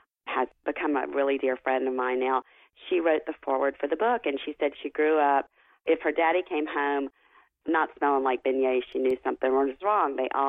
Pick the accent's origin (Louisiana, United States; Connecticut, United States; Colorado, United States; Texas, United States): Louisiana, United States; growing up in Louisiana, we always went there for Café au lait or milk or orange juice when we were kids